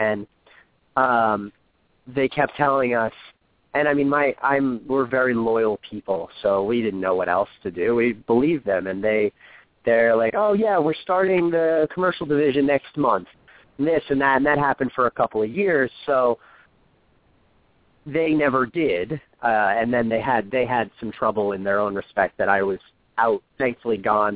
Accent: New Jersey, United States; I remember going to the city because I grew up in New Jersey, and we would go to New York.

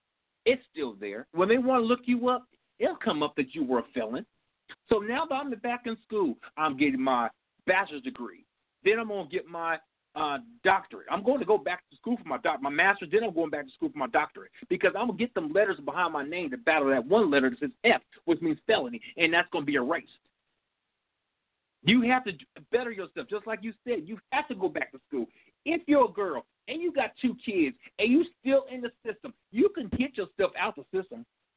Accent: Dayton, Ohio, United States; I grew up in Parkside. That's in Dayton, Ohio. I grew up in Hilltop. I grew up there.

